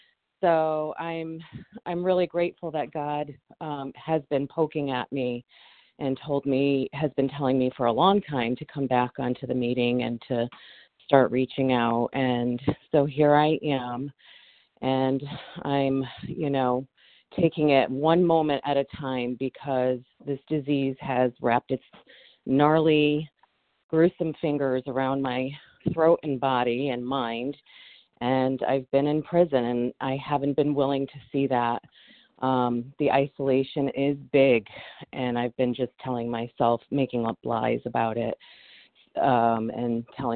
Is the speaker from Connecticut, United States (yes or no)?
yes; Connecticut, United States; from Connecticut.